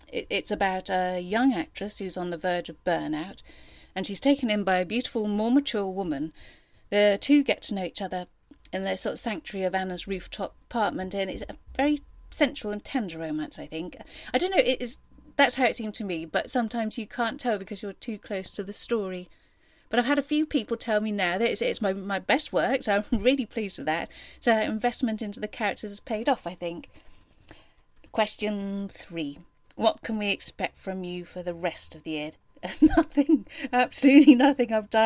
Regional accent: Wales, United Kingdom; I grew up in Wales, but now I live in the Midlands with my wife and two kids.

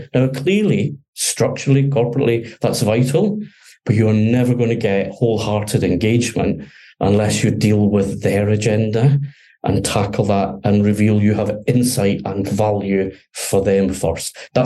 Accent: Scotland, United Kingdom; your listeners, your podcast viewers will have guessed I'm Scottish, right?

